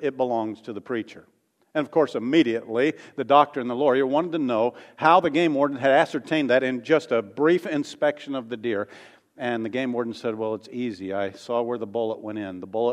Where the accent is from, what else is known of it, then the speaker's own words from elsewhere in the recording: Mooresville, Indiana, United States; I'm from Mooresville, Indiana, and sometimes they call that place Moortucky.